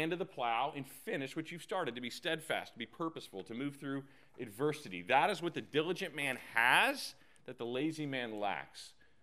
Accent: Texas, United States; I'm from Texas.

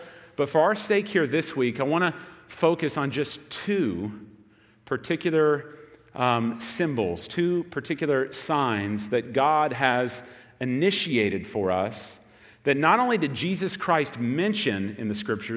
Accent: United States; one like me, who's been raised in America, born and raised in America, just kind of take some of these things for granted. But it's really how important symbols and signs are in our American culture.

